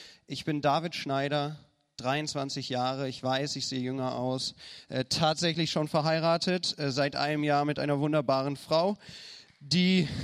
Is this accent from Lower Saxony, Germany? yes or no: no; Cologne, North Rhine-Westphalia, Germany; Ich bin nicht von hier, ich komme auch nicht aus dem Norden, ja, ich komme aus Köln